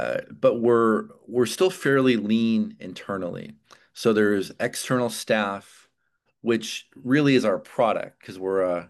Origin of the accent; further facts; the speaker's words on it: Midwest, United States; now in San Francisco, United States; Moved to San Francisco. I'm from the Midwest originally. Moved to San Francisco, where worked with a totally different type of entrepreneur.